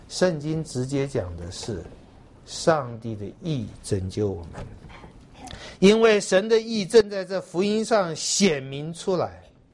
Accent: China; 我们中国人通常讲就是嫉恶如仇

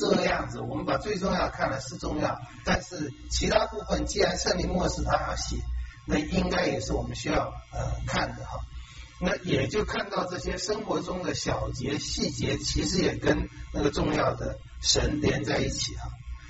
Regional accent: Taiwan; 我们台湾人

